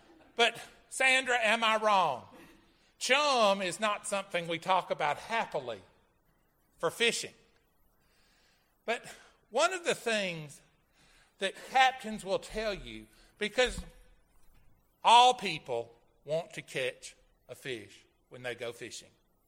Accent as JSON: {"language": "English", "region": "Florida", "country": "United States", "tie": "born or raised there", "said": "I grew up in Florida. We grew up on the bay, or a bayou off the bay. We grew up with fishing."}